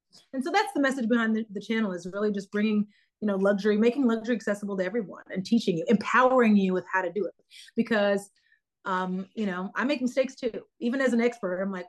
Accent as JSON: {"language": "English", "region": "Oklahoma", "country": "United States", "tie": "born or raised there", "said": "I grew up in Oklahoma. My parents didn't have a lot of money, but my mom had this really special knack for making our home beautiful."}